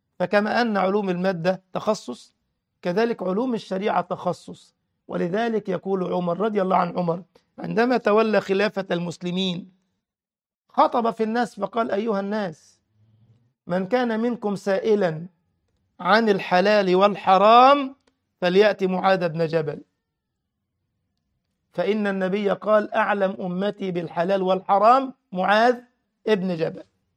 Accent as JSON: {"language": "Arabic", "country": "Egypt", "said": "زي صاحبنا زمان من الجماعة التكفيريين كان عندنا في مصر"}